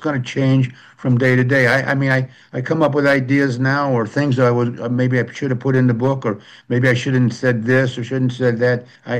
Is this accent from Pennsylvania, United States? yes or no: no; St. Louis, Missouri, United States; We were big Cardinal fans. I grew up in St. Louis, and he was one of these guys.